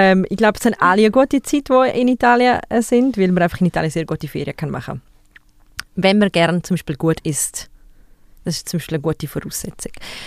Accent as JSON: {"language": "German", "region": "Graubünden", "country": "Switzerland", "tie": "born or raised there", "said": "Dann bin ich in Graubünden aufgewachsen, das heisst sehr nah an also italienisch Bünden und dann halt Tessin und so weiter."}